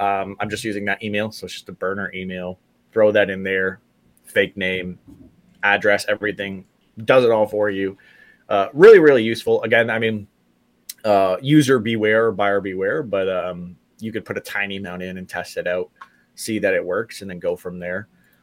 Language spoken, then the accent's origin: English; Canada; there is like zero other options for me as a Canadian to have a US-based card